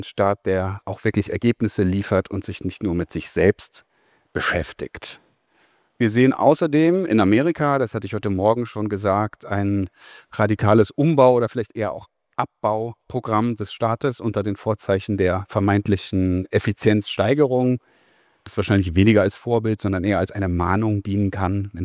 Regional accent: Frankfurt, Hesse, Germany; Frankfurt am Main. Meine Heimatstadt übrigens

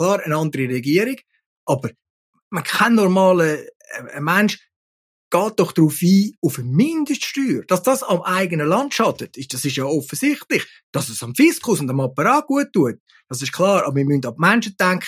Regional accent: Graubünden, Switzerland; Ich meine, ich bin ja selber Bündner

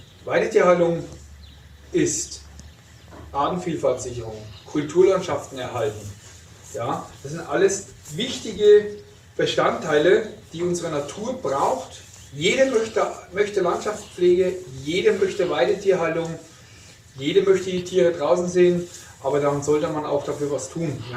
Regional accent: Grafenwöhr, Bavaria, Germany; Ich komme auch aus der Region Grafenwöhr, aus der Nähe des Truppenübungsplatzes

